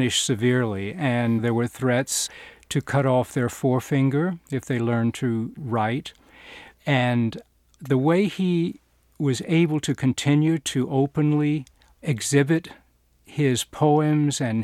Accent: the South, United States; Like most Southerners, I had been raised with the sort of general knowledge that perhaps somewhere in the past my family had owned slaves

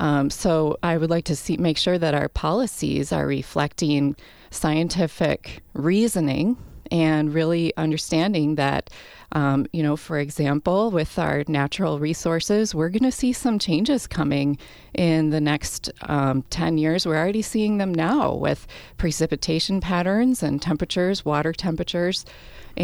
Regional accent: Wisconsin, United States; as someone who's born and raised in Wisconsin and whose whole network is here

